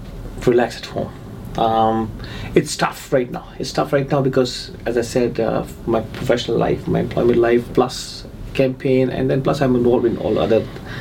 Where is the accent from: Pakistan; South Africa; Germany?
Pakistan; moved away as an adult; also born or lived in United States / Dubai; now in Fort McMurray, Canada; I was born and raised in Pakistan, as I said, right? I did not live over there. I got educated in the US. I left US and I went to Dubai. I lived in Dubai for a couple of years.